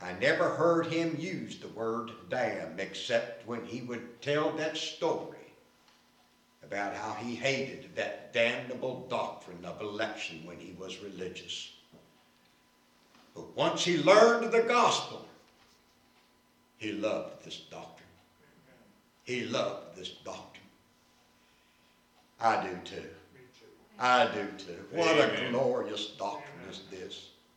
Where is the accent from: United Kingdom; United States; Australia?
United States; Winston-Salem, North Carolina; About 1950, a preacher by the name of A.D. Muse came to Winston-Salem, my hometown.